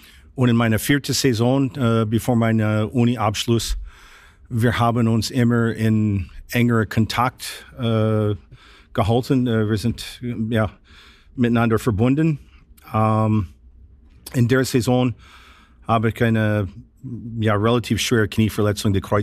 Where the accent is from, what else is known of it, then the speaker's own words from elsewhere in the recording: Green Bay, Wisconsin, United States; German is a second language; ob ich kehre zurück zu Wisconsin, meine Heimatort.